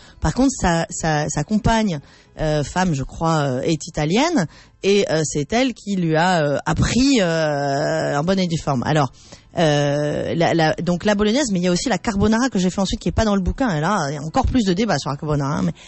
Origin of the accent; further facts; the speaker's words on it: Nice, Provence-Alpes-Côte d'Azur, France; Moi, je viens de la région de Niçoise, ah. Donc je suis très concernée par ce débat.